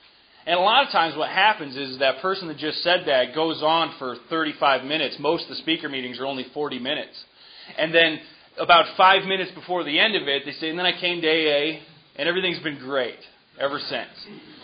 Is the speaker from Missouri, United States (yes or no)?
no; St. Paul, Minnesota, United States; I am from St. Paul.